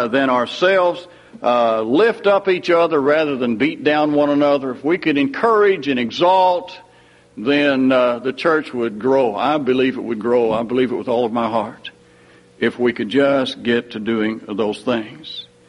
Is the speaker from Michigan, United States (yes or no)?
no; Missouri, United States; I'm from up here in the almost North. I'm from Missouri.